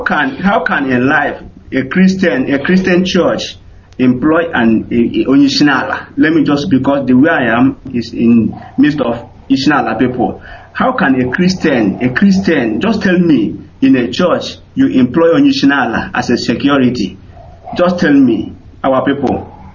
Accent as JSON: {"language": "English", "town": "Ofeke", "region": "Abia", "country": "Nigeria", "said": "I'm from Ofeke, Ibeku. We don't have state for now. And we don't have local government for now. I'm from Ibeku, in Biafra."}